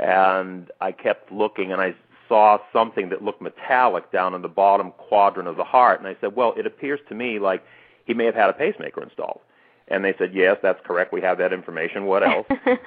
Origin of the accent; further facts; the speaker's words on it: Boston, Massachusetts, United States; Sure. Well, I grew up in the Boston area.